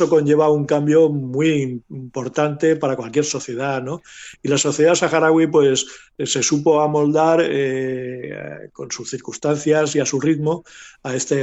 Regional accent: Melilla, Spain; born there; yo nací en Melilla, por lo tanto yo geográficamente soy africano

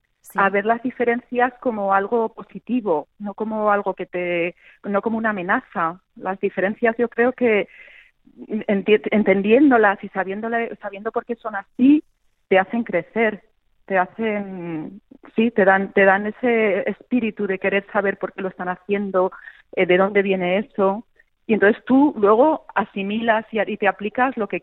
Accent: Spain; yo, bueno, pues soy mayor, ya, vamos, mayor que tú por la voz que te oigo, pero yo crecí en España en los 70, los 80

